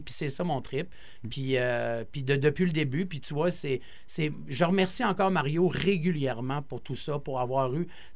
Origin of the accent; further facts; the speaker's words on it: Chandler, Quebec, Canada; Moi, je venais de Chandler, en Gaspésie.